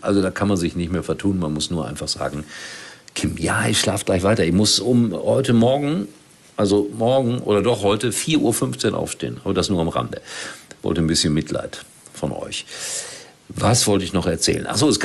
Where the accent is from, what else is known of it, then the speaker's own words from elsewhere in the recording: Frankfurt, Hesse, Germany; Ich komme aus Frankfurt